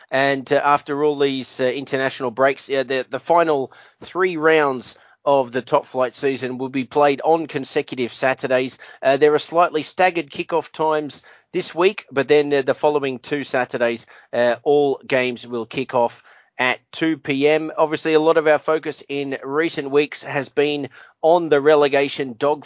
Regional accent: Australia; as an Australian, it was a bittersweet international break

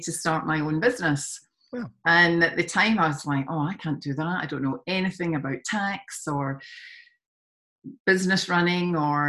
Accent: Glasgow, Scotland, United Kingdom; also born or lived in Spain / London; now in Sydney, Australia; you can obviously tell I'm from Scotland.

